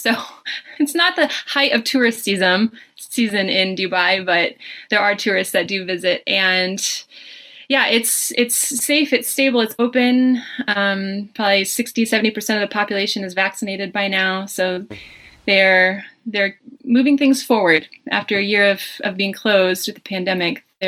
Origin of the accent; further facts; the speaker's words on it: Michigan, United States; yeah, I was born and raised in Michigan, which is where I am right now, staying with family.